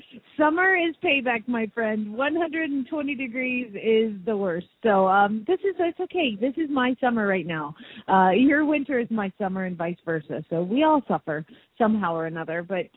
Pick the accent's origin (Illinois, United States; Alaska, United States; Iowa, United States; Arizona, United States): Arizona, United States; Phoenix; from Phoenix, Arizona